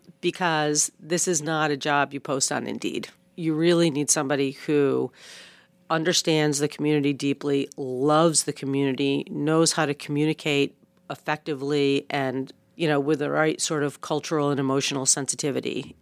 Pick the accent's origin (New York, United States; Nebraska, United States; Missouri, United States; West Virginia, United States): New York, United States; Buffalo; I am originally from Buffalo, New York. Go Bills.